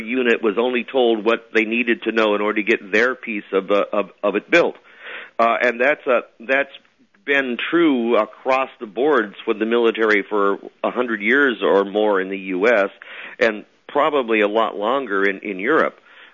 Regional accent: Reno, Nevada, United States; Now, I'm from Reno, a gambling town

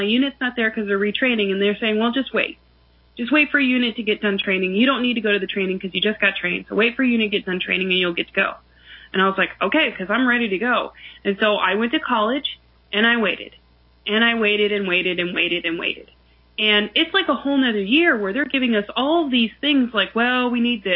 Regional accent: Nebraska, United States; I grew up in Nebraska

